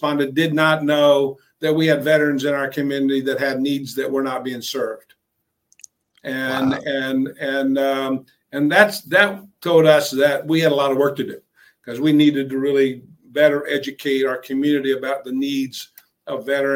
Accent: Kansas City, United States; moved away as an adult; No. I'm originally from Kansas City.

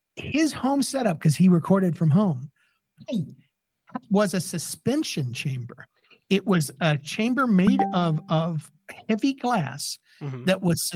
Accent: England, United Kingdom; because I went in there and I'm like, yes, I'm from England, you know, and this is the way that I talk

